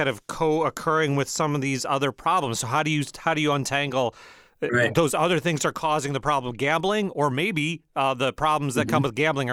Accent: Michigan, United States; I remember as a young guy growing up in Michigan, it's been a day or two now

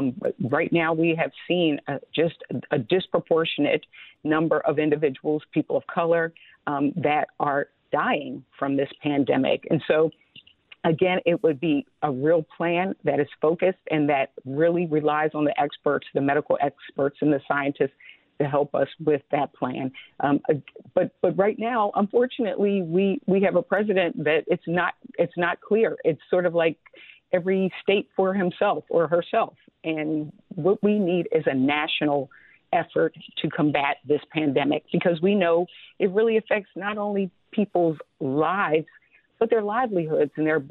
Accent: Delaware, United States; I mean, it's one of the reasons I'm from Delaware.

